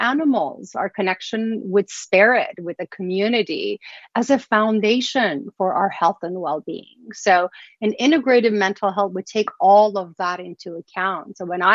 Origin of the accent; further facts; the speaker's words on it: Iran; I was born and raised in Iran. And when I was growing up, there was war and there was rocket bombs.